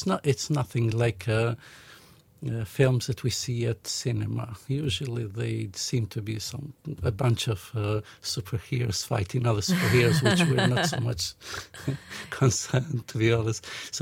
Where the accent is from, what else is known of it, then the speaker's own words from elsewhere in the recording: Kosovo; now in United Kingdom; I come from Kosovo.